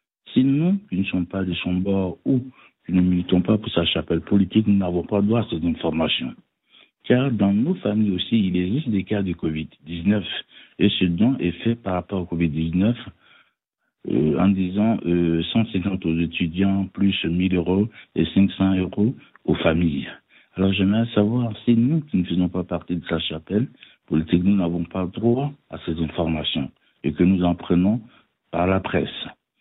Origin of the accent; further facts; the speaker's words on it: Côte d’Ivoire; now in France; Je suis ivoirien vivant en France.